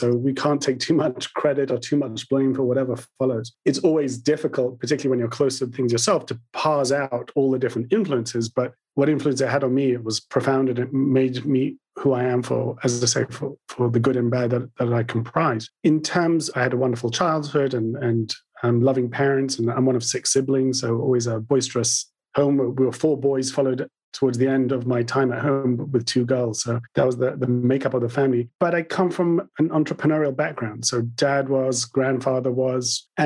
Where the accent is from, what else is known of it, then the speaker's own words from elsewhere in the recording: London, United Kingdom; born there; accent: London; also born or lived in Palo Alto, California, United States; So I was born in London, and I still have the remnants of a London accent. My parents were born in London, but at a young age, I moved to California. And actually, I was a toddler around Palo Alto